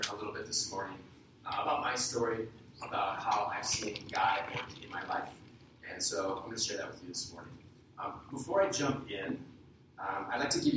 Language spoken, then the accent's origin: English; Bonfield, Illinois, United States; also born or lived in Kankakee; I was born and raised in this area. I was born here in Kankakee. Our family moved out to Bonfield, which is west of here, where I started school.